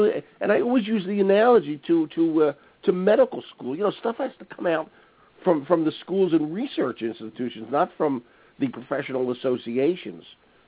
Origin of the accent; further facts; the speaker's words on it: Philadelphia, Pennsylvania, United States; I'm from Philadelphia, and I went all through Philadelphia public schools